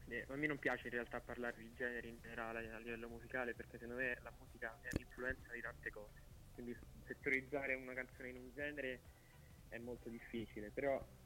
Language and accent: Italian; Rome, Lazio, Italy; io sono di Roma, diciamo che sono molto legato alla mia città